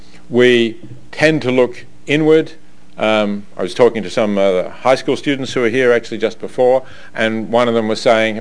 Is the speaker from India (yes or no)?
no; Australia; moved away; I'm an immigrant too, I guess. As you can tell from the funny way I speak, I'm an Australian. And coming here from Australia 10 years ago